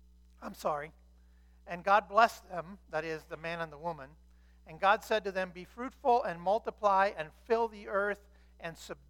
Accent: United States; So my first regular job, I grew up in America, so I mowed lawns and did yard work for neighbors and friends and enemies and so forth.

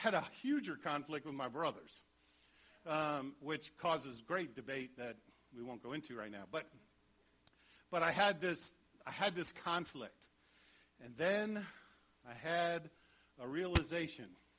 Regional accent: Washington, D.C. area, United States; I grew up outside of Washington, D.C., which comes with its own challenges. And I went to public school my whole life.

